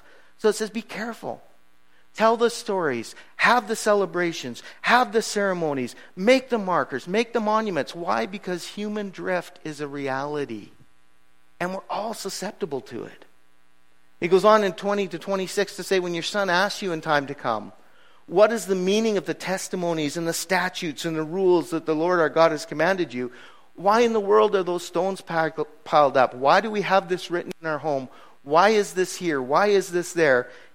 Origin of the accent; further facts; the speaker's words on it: Canada; I just became used to the fact that I'm Canadian